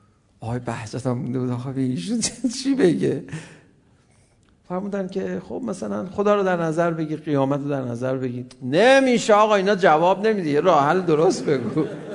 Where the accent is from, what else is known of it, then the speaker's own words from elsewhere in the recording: Tehran, Tehran Province, Iran; ما تهرانی هستیم، ما هنوزم جوونیم